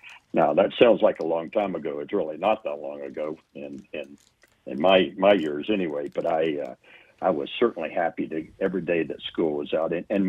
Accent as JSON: {"language": "English", "region": "Louisiana", "country": "United States", "tie": "born or raised there", "also_born_or_lived": "Arkansas", "said": "My parents moved across the state line into Louisiana. So I lived in northeast Louisiana for quite some time, a number of years. And that's where I grew up and really went to school"}